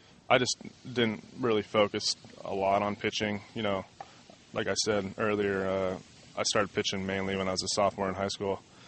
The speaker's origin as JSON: {"language": "English", "town": "Redlands", "region": "California", "country": "United States", "tie": "born or raised there", "said": "growing up in Redlands my whole life"}